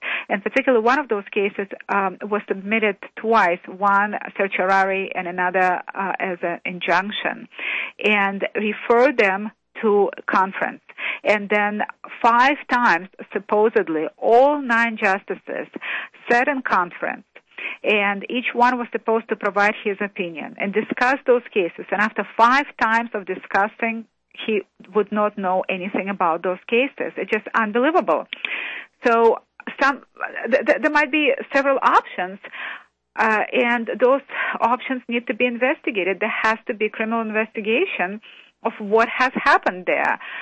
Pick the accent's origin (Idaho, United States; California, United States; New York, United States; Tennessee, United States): California, United States; I'm an attorney from Southern California, and I flew and drove thousands of miles to ask this one question.